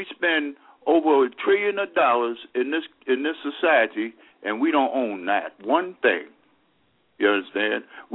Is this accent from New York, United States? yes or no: no; Atlanta, Georgia, United States; I'm from Atlanta, Georgia.